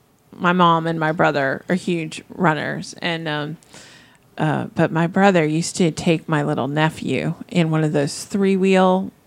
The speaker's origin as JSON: {"language": "English", "town": "Boston", "region": "Massachusetts", "country": "United States", "tie": "born or raised there", "said": "He thought it would be this, like, because we grew up in Boston."}